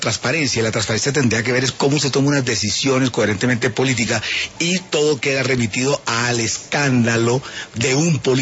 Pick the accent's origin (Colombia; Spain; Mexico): Colombia